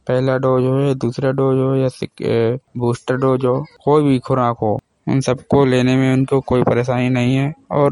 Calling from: Uttar Pradesh, India; जिला हमीरपुर उत्तर प्रदेश से।

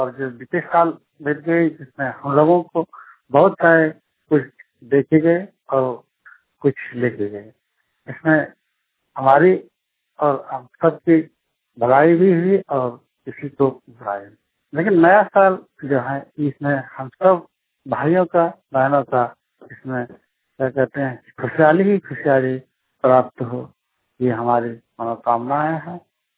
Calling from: Jharkhand, India; ग्राम हसन कर थाना हमारा जिला गोड्डा से बोल रहा हूँ।

